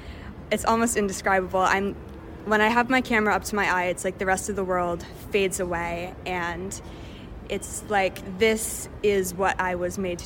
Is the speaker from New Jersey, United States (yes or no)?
yes; Morristown, New Jersey, United States; I'm a photojournalism major at RIT, and I'm from Morristown, New Jersey.